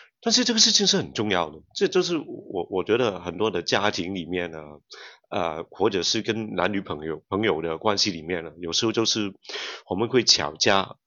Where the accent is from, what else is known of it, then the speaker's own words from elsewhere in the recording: Hong Kong; 其实我在香港长大